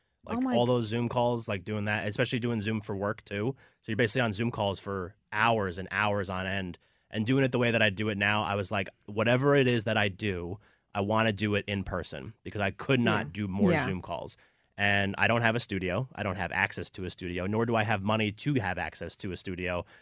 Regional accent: New Jersey, United States; It's like made me who I am growing up in New Jersey, living in New Jersey. Being from there, I think, has made me the person that I am today.

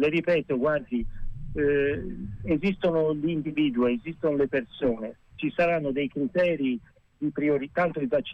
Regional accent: Tuscany, Italy; come toscani dobbiamo essere orgogliosi, perché siamo l'unica regione in cui la politica ha dato un segnale forte in questo senso.

